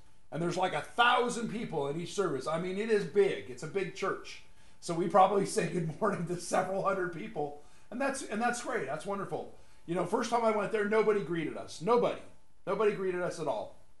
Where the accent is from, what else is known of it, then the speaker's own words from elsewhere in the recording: Arcadia, California, United States; I grew up in Arcadia and Temple City, and I used to spend time in San Gabriel, Alhambra, Rosemead, you know, all around the San Gabriel Valley.